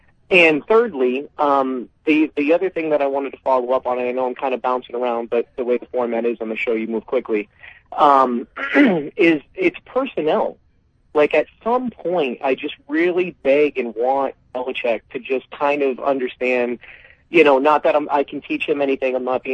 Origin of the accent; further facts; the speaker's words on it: New Hampshire, United States; now in Scottsdale, United States; I live out here in Scottsdale now. I'm from New Hampshire originally, so the Patriots are my team. I'm 37.